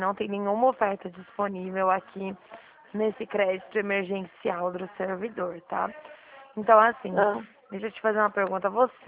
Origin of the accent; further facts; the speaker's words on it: Dracena, São Paulo, Brazil; Eu sou de Dracena, estado de São Paulo.